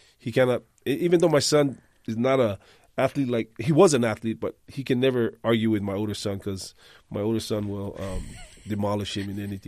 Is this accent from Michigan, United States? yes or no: no; Hawaii, United States; So I grew up in the Polynesian Culture Center from a young age all the way through high school and after high school.